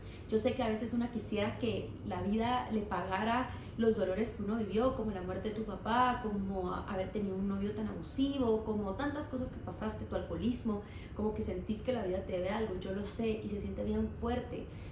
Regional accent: Guatemala; Y que no nos vamos a poner a llorar de que somos de Guatemala y que pobre de mí.

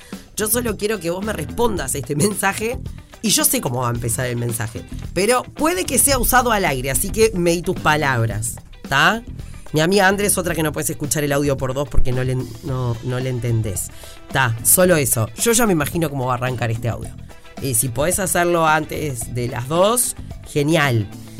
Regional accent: Uruguay; O sea, soy uruguaya, pero lo pagamos.

